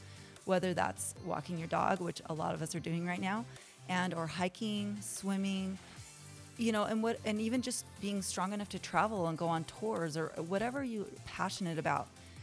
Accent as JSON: {"language": "English", "town": "Salt Lake City", "region": "Utah", "country": "United States", "tie": "born or raised there", "said": "So I'm actually born and raised in Salt Lake, and I grew up and went to, over a little bit further on the Sunnyside area, and went to Bonneville and then to Clayton and then on to East High School."}